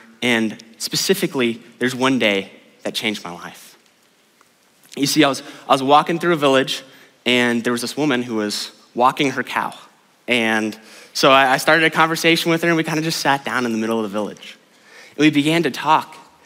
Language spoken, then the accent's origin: English; Jacksonville, Florida, United States; If you know me, you know that I grew up in Jacksonville, Florida.